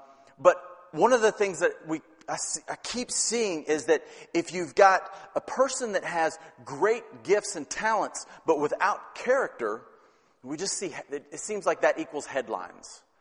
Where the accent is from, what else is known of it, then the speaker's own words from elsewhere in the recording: Arkansas, United States; And I'm originally from Arkansas, and he was the governor of Arkansas before he became president of the United States.